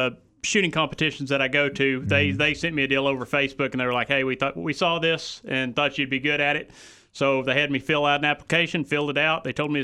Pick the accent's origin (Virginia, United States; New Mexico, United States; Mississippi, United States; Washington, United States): New Mexico, United States; now in Waco, United States; I came from there lately. I'm originally from New Mexico.